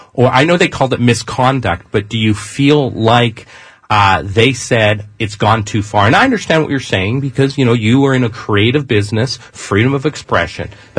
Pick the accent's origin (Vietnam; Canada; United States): Canada; Growing up in Canada, everyone said, you know, everyone in Canada is either a hockey player or a slut, a prostitute.